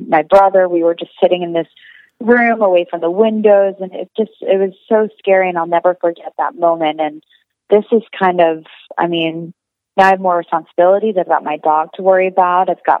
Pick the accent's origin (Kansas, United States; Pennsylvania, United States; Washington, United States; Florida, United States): Florida, United States; Yeah, it's so funny because I grew up in South Florida, and my whole life they talk about hurricane preparation